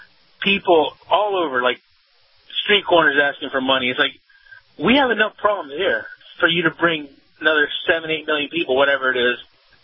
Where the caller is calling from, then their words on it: Tampa, Florida, United States; in Tampa.